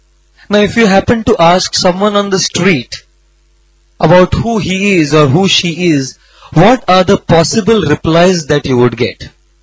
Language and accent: English; India; No. I am an Indian.